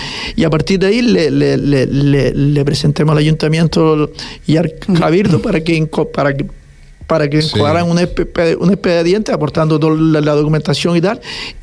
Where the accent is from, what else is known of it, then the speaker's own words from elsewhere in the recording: Western Sahara; moved away; yo, como me crié en el Sahara, yo nunca había tenido inquietudes por estas cosas de folclore y las tradiciones